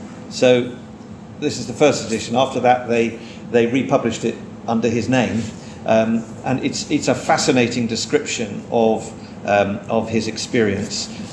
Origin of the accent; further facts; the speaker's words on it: England, United Kingdom; I think I'm allowed to say that as an Englishman, that we English people are very reserved.